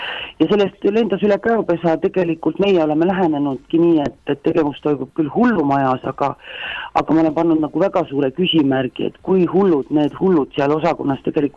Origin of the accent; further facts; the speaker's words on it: Rakvere, Lääne-Viru County, Estonia; me oleme mõlemad Rakverest pärit ja me juba kooli aeg koos käisime